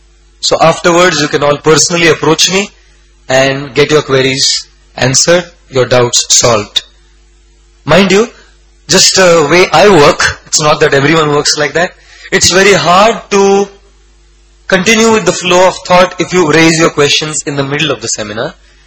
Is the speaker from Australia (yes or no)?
no; India; My God, I am an Indian. And you go to any Indian family, you know, on the wall there is a myriad of pictures.